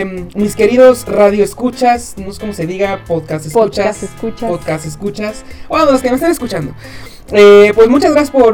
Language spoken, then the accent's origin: Spanish; Mexico; Pero hashtag somos mexicanos, ¿no?